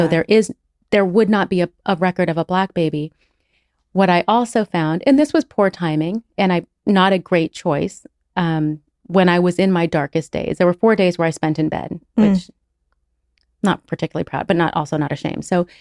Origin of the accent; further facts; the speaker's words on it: Monterey, California, United States; born there; I was born on January 6th, 1980, in Monterey, California.